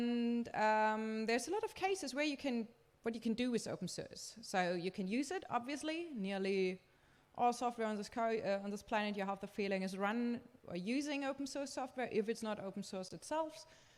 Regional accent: Germany; So since I'm from Germany, this is a little bit put on German law

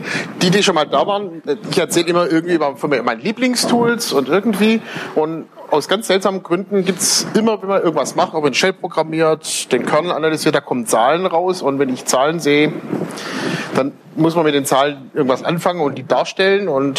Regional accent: Tübingen, Baden-Württemberg, Germany; Das hat bei uns in der Schule schon angefangen, obwohl es gar nicht so hieß. Aber bei uns in Tübingen gab es 3 Gymnasien

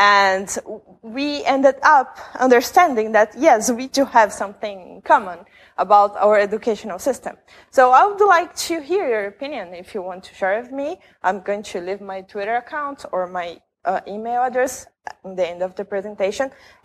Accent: Brazil; English is a second language

